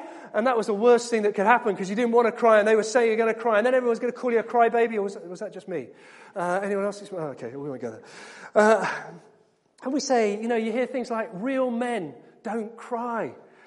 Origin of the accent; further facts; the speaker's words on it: United Kingdom; We're British, or we apologise if we're crying.